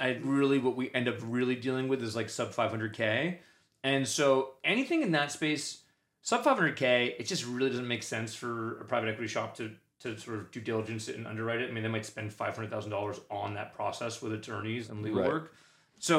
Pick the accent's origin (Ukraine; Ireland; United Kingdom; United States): United States; New York City, New York; I didn't grow up, you know, I grew up in New York City, right? But like, I didn't grow up obscenely wealthy.